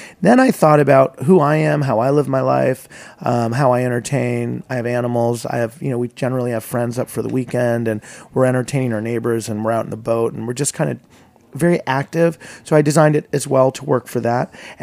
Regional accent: Syracuse, New York, United States; And I'm from Syracuse, and Skaneateles is kind of a summer community for families from that area, from that region, central New York.

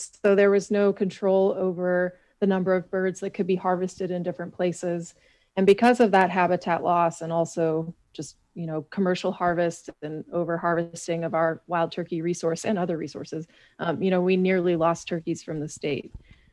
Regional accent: Michigan, United States; I think like even my home state of Michigan and other states in the country can thank, you know, Missouri birds

